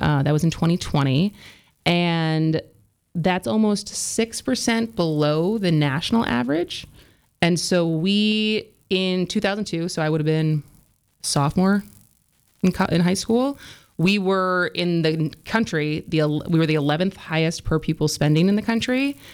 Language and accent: English; Madison, Wisconsin, United States; I split my time. I grew up in Madison.